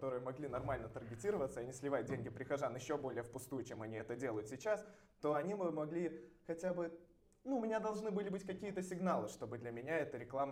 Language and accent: Russian; Belarus; А мы белорусы.